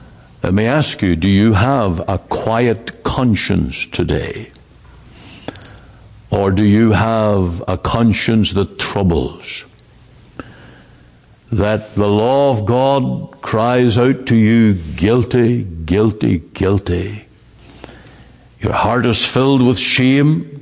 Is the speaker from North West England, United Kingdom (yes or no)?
no; Northern Ireland, United Kingdom; my home country in Northern Ireland.